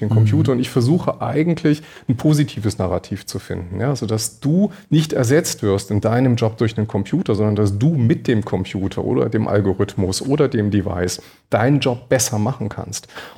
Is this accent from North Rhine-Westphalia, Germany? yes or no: no; Berlin, Germany; Ich komme ja aus Berlin, ne?